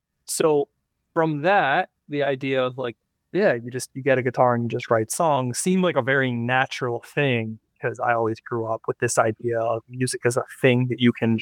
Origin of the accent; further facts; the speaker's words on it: New Jersey, United States; So I grew up in South Jersey. Nice. Just outside of Philadelphia.